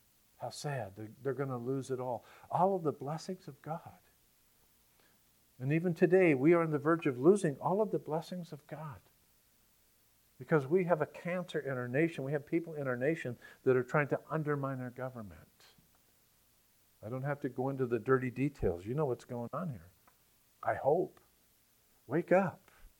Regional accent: Massachusetts, United States; born there; I was born in Massachusetts, and Massachusetts is trying to ban the Bible because they say it's hate literature.

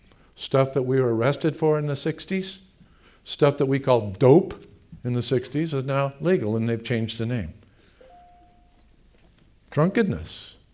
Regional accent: United States; do you know that because I am an American, I'm saved? Because I'm an American, I came back

